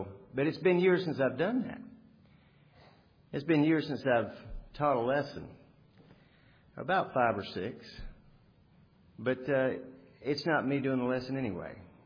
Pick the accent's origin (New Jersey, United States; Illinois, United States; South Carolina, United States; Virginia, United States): South Carolina, United States; West Columbia; I was born here in Columbia, raised in West Columbia, right on the frontage road down here